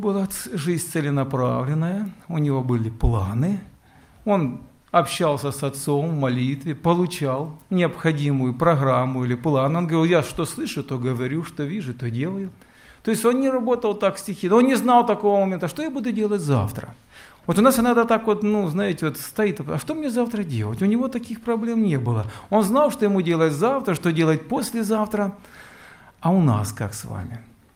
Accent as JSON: {"language": "Russian", "town": "Rostov", "region": "Rostov Oblast", "country": "Russia", "said": "Я из Ростова, уже познакомили меня с вами."}